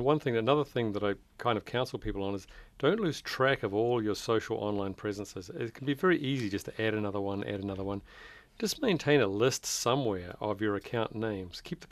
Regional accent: New Zealand; there were a lot of people in New Zealand, my home country, on it.

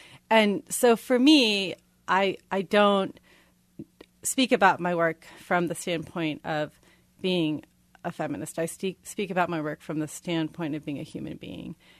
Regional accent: United States; And I identify with her as a woman, and I am an American

